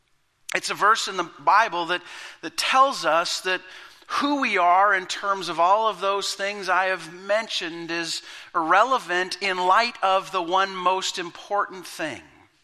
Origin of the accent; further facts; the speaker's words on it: Canada; I'm a follower of Jesus. I'm Canadian. I'm a Canucks fan most of the year. I'm 47.